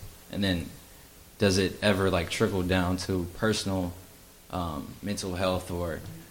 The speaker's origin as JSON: {"language": "English", "town": "Champaign", "region": "Illinois", "country": "United States", "said": "I'm from Champaign, Illinois, gang."}